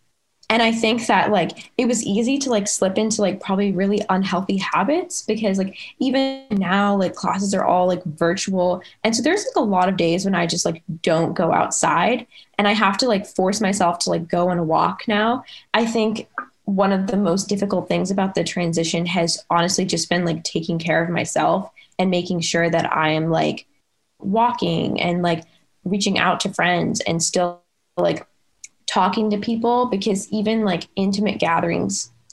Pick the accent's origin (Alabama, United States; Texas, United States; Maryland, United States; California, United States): Texas, United States; Dallas; now in Philadelphia, United States; I'm from Dallas, Texas, but right now I am in Philadelphia.